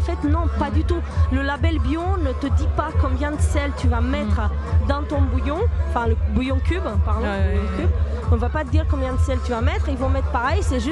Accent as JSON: {"language": "French", "country": "Romania", "said": "moi je trouve mon pays à moi je viens de Roumanie, donc je trouve là les produits roumains"}